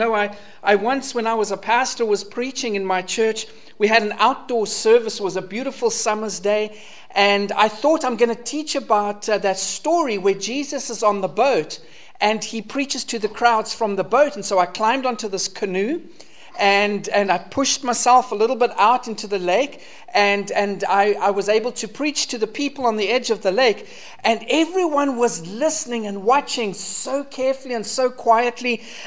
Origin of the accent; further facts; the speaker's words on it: South Africa; accent: South African; now in Canada; I come from South Africa. You'll hear my voice doesn't sound very Canadian.